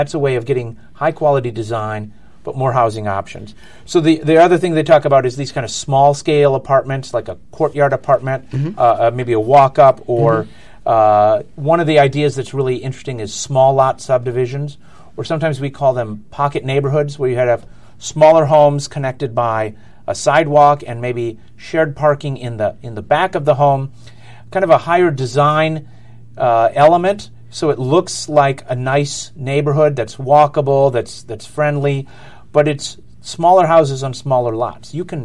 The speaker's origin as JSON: {"language": "English", "town": "Wausau", "region": "Wisconsin", "country": "United States", "tie": "born or raised there", "said": "the houses I grew up in Wausau, which is older and has good bones and is that entry-level housing for many families."}